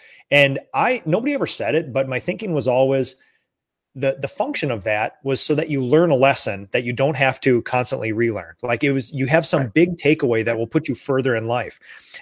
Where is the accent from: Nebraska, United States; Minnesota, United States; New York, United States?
Minnesota, United States; I'm from Minnesota. I don't make a lot of eye contact.